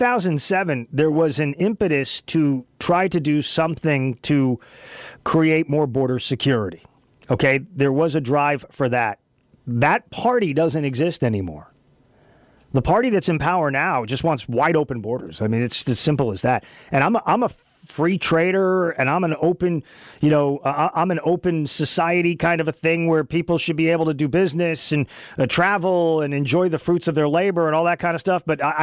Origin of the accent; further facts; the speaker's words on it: Texas, United States; I grew up in West Texas, so I know the border area in that part of the state very well